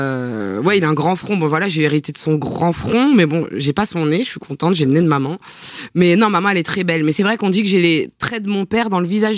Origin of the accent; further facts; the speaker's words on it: Paris, Île-de-France, France; born there; Pourtant, je suis née à Paris, mais je comprends.